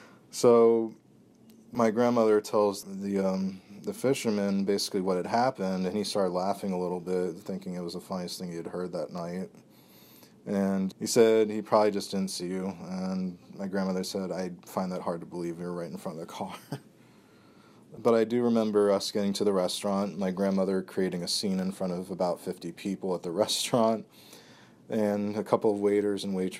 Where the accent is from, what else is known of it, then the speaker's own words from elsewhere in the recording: Hollywood, Florida, United States; I grew up in Hollywood, Florida. My grandparents at that time lived in Miami Gardens.